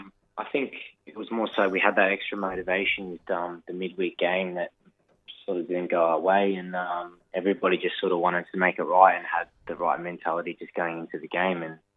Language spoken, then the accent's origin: English; Melbourne, Victoria, Australia; my friends and family that I'm originally from Melbourne as well.